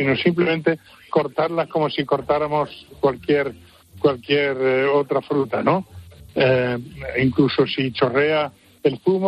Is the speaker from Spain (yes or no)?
yes; Jaén, Andalusia, Spain; Una es el remojón, que es una cosa muy de mi tierra, de Jaén